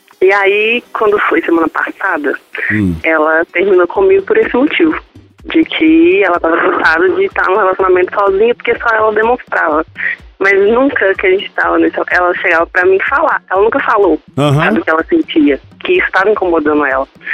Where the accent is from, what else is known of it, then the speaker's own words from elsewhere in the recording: Belo Horizonte, Minas Gerais, Brazil; Eu sou de Belo Horizonte.